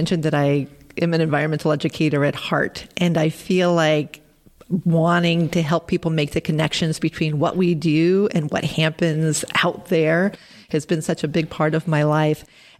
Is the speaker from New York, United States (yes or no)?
yes; Long Island, New York, United States; So, yes, that was actually growing up on Long Island when I was a kid.